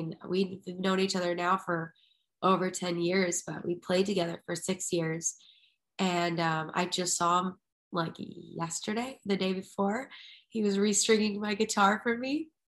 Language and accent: English; Madison, Wisconsin, United States; And then the radio station in my hometown was like, okay, cool. Do you guys want to play the Taste of Madison?